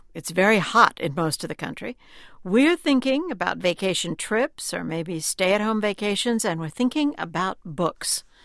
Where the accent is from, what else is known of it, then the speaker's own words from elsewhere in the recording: New Mexico, United States; I'm from New Mexico, so I'm partial to the food.